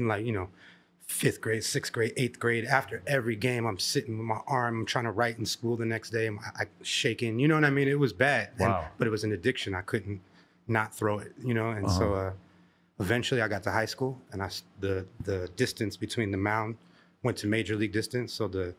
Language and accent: English; Venice Beach, California, United States; I grew up in Venice Beach, so I think, doses, people used to offer those to us when we were skating, when we were young.